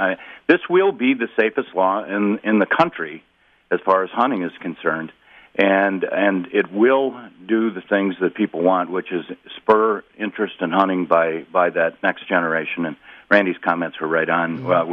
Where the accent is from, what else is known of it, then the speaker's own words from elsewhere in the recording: Minnesota, United States; And I grew up in Minnesota, and I can tell you